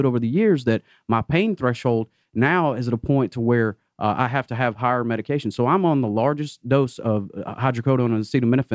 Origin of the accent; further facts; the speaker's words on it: Georgia, United States; I moved back here to be with my family. That's where I'm from. I grew up in Northeast Georgia.